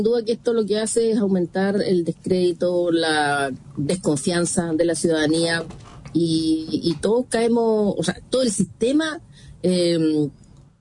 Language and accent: Spanish; Chile; resguardar nuestro patrimonio como chileno, que son los fondos públicos